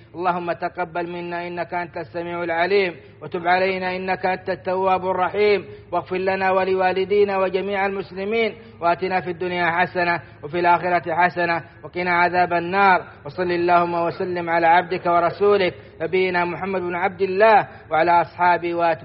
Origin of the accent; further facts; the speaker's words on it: Saudi Arabia; بلادنا السعودية